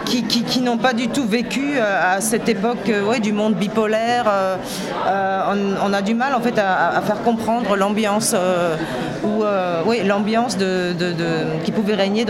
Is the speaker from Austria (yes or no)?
yes; Austria; j'ai grandi en Autriche, je suis d'origine polonaise